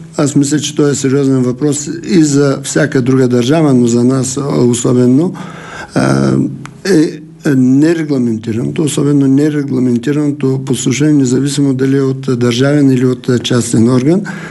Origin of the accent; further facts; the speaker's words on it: Stara Zagora, Stara Zagora Province, Bulgaria; Естествено от моя роден край, Стара Загора.